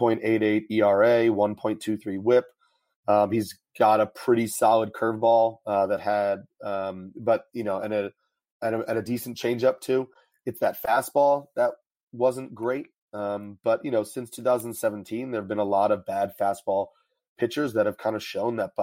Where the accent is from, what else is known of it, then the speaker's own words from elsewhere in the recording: New York, United States; I'm from New York, so the Yankees are on all the time.